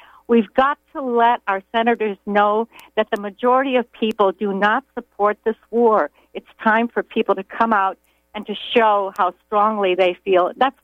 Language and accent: English; Orono, Maine, United States; I'm from Orono.